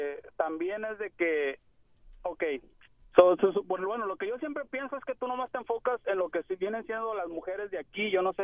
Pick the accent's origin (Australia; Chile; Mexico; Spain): Mexico; Yo soy mexicano.